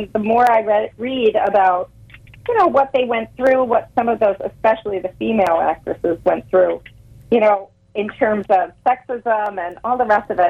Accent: East Coast, United States; because I'm actually from the East Coast originally

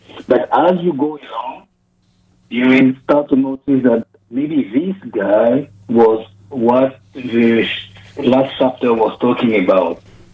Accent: Côte d’Ivoire; first language French; English is a second language; I'm from Ivory Coast. It's called Côte d'Ivoire, and the main language there is French. So I grew up speaking French as my mother tongue. And Ivory Coast in the West Africa.

